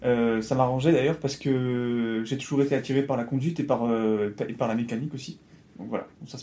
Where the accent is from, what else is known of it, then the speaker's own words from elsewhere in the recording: Nantes, Pays de la Loire, France; 25 ans. Moi, je suis nantais de naissance.